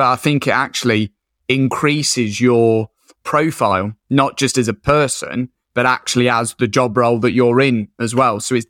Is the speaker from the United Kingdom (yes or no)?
yes; Colchester, East of England, United Kingdom; now in Whitby, United Kingdom; So I'm from Colchester in Essex originally, but I moved up to Whitby in North Yorkshire, which is a little seaside fishing town.